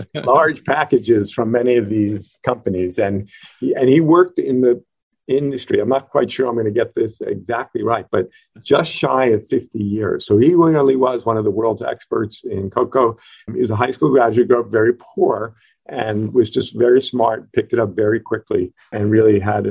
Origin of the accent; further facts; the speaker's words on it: New York City, New York, United States; So I grew up in New York City, primarily in Queens